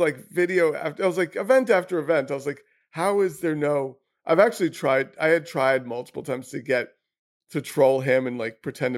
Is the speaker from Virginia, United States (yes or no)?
no; Brooklyn, New York, United States; I grew up in I'm in Brooklyn. I'm in Williamsburg.